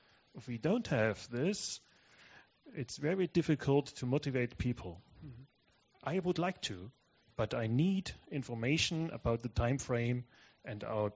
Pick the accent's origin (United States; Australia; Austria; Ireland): Austria; English is a second language; from Austria